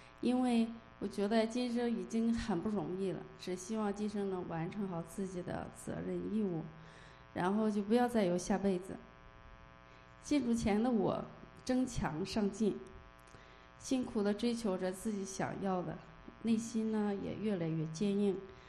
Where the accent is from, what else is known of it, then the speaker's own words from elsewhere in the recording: Nanyang, Henan, China; moved away as an adult; now in Toronto, Canada; ，我老家是河南南阳，我是2022年5月来多伦多，现在在 AMD 做芯片验证工作。我的先生王鑫，他也是河南南阳人，我们老乡